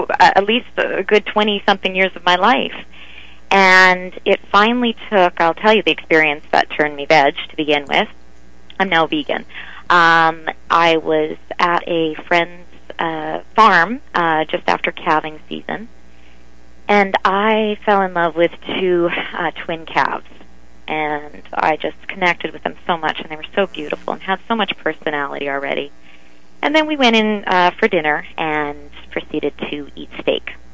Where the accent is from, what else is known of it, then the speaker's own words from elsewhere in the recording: Manitoba, Canada; I'm come from Manitoba, which is farm country